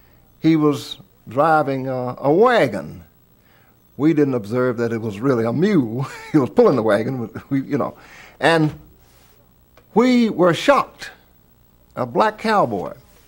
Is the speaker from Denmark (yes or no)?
no; Clifton Forge, Virginia, United States; In my hometown, Clifton Forge, Virginia, one of the major activities of young men, both black and white, in the late 30s and during World War II, was to go to the Saturday matinee to see cowboy movies.